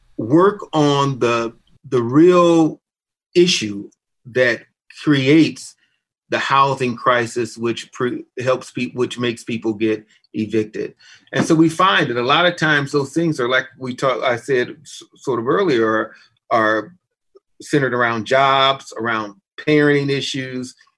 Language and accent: English; Ann Arbor, Michigan, United States; I grew up in Ann Arbor. I moved here when I was 8 years of age.